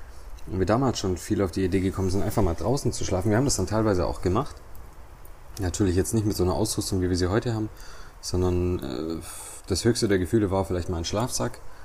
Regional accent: Reutlingen, Baden-Württemberg, Germany; ich bin quasi 29 Jahre alt. Ich komme ursprünglich aus Reutlingen, beziehungsweise ich wohne noch in Reutlingen.

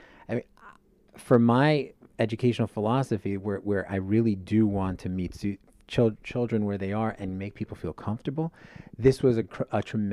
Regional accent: Los Angeles, California, United States; I grew up in the Valley. So like I always had that, you know, chip on my shoulder. I always loved small communities.

